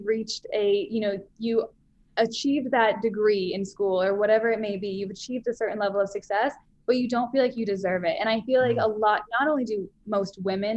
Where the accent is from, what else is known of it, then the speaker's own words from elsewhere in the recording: Daytona Beach, Florida, United States; because I'm from Daytona Beach, Florida